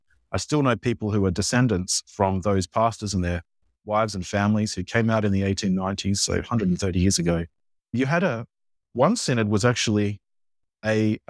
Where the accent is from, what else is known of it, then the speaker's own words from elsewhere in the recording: Melbourne, Victoria, Australia; I'm from Melbourne, and the Lutheran Church in East Melbourne, in the center of the city